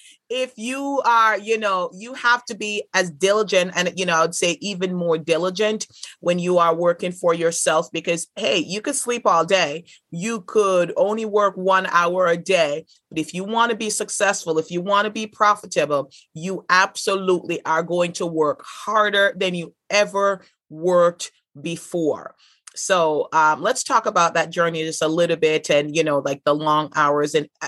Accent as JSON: {"language": "English", "country": "Jamaica", "tie": "born or raised there", "said": "growing up in Jamaica, growing up with Jamaican parents."}